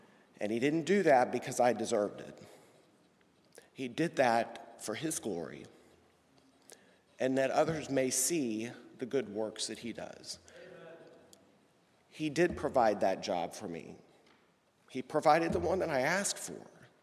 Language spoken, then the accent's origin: English; Texas, United States; Many of you know that Jenny and I are both born and raised in Texas, and that's where all of our family is.